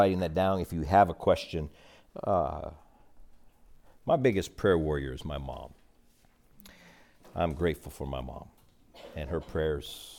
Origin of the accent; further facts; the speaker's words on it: Clona, Iowa, United States; And at our church where I grew up in Clona, Iowa